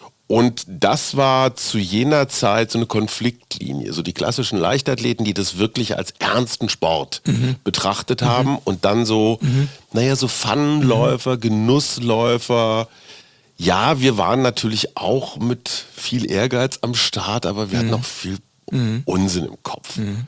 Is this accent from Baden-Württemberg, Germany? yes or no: no; Münster, North Rhine-Westphalia, Germany; in meiner Heimatstadt Münster